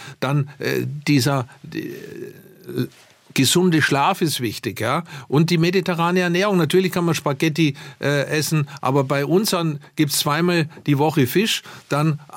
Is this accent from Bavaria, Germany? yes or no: yes; Lindau, Bavaria, Germany; Zunächst chirurgische Ausbildung im Krankenhaus Lindau in meinem Heimatort, wo ich ja im Paradies auch lebe.